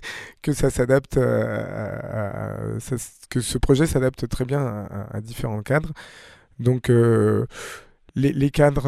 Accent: Colombia; moved away as an adult; now in France; je suis venu en France parce que j'étais très attiré par la musique classique contemporaine au moment où je suis parti de Colombie

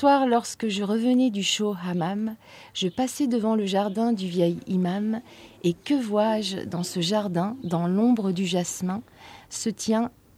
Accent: France; Bon, moi, je suis française, hein, d'origine ex-yougoslave

